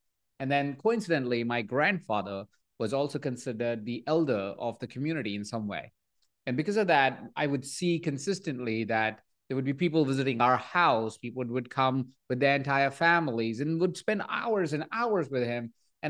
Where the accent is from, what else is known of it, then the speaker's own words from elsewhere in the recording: Jaipur, Rajasthan, India; born there; So I was born in India. I was born in Jaipur, a small town, 23 people sharing the same space. It's called a joint family in India